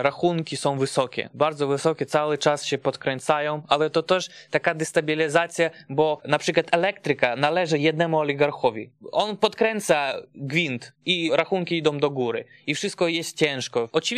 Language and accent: Polish; Ukraine; now in Poland; ja jako Ukrainiec mieszkający w Polsce, ale nie do końca musisz żyć na Ukrainie